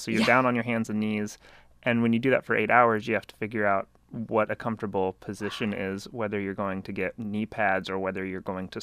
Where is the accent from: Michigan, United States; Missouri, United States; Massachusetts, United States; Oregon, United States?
Oregon, United States; Medford; also born or lived in Indiana / Ashland; I was born in Indiana, but I grew up in Southern Oregon in Medford and Ashland